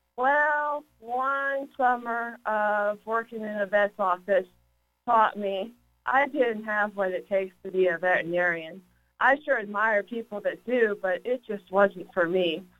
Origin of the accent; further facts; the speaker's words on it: Plano, Texas, United States; I grew up in Plano, Texas, and I grew up in a house full of animals.